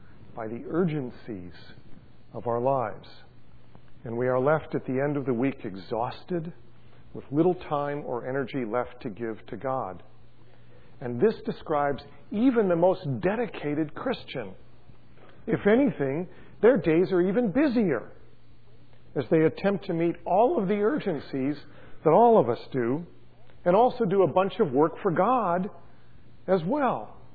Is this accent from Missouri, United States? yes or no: no; Illinois, United States; moved away as an adult; 1969, I moved from Illinois to California.